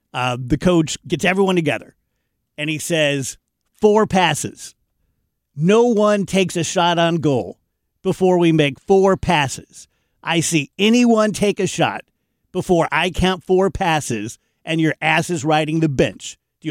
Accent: Roxana, Illinois, United States; Like, I was from Roxana, Granite City.

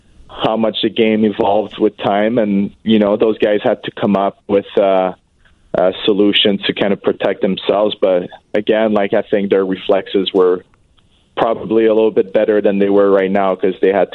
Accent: Montreal, Quebec, Canada; growing up in Montreal, obviously, the only channel I had as a kid was the Canadiens

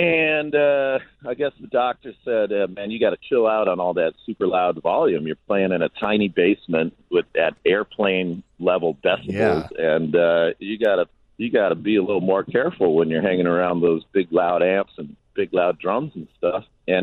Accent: Minnesota, United States; also born or lived in Los Angeles / New York; now in New Orleans, United States; I'm from Minnesota, and I spent some time living in L.A., and I spent some time living in New York. Then I moved to New Orleans for the last 15

